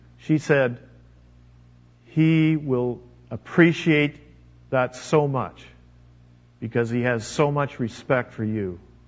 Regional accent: Western Canada, Canada; I grew up in Western Canada on a farm. My father had moved from Illinois to Canada in the 1920s

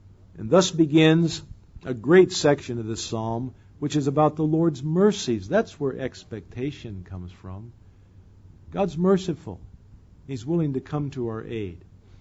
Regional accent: Indianapolis, Indiana, United States; born there; When I was born in 1940 in Indianapolis, Indiana, my dad was already a pastor

